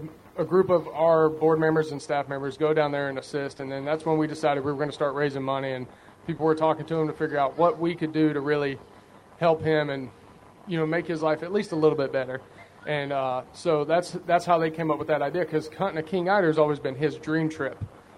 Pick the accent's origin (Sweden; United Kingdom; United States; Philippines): United States; Alabama; Because I'm originally from Southern Alabama.